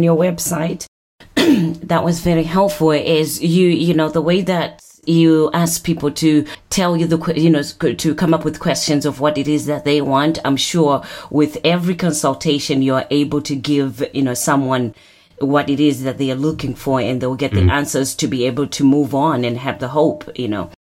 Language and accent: English; Zimbabwe; I'm originally from Zimbabwe, by the way.